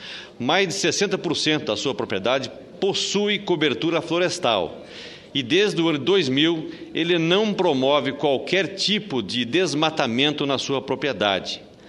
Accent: Rondônia, Brazil; lá no meu estado de Rondônia

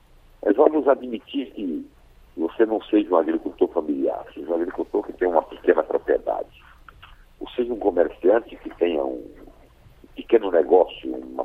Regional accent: Northeast Region, Brazil; born there; Eu sou um caboclo que nasci no Nordeste do Brasil, e o sertãozão, um povoado, que virou cidade depois de alguns anos. E na época em que eu nasci não tinha água, nem energia elétrica, nem estradas, né? Muito menos médicos, muito menos professores

